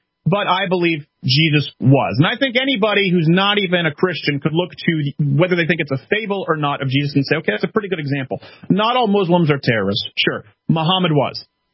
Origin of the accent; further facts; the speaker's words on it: Canada; And I was raised in Canada, okay?